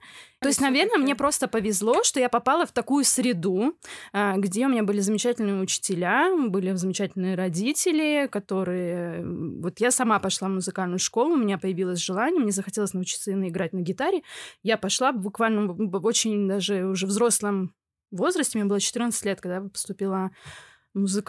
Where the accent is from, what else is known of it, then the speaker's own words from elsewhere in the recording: Narva, Ida-Viru County, Estonia; Я, кстати, сама родом из Нарвы, вот. И росла я на Крингольме, если знаете, что это такое. То есть, как бы это не самый, так сказать, элитный район города Нарвы.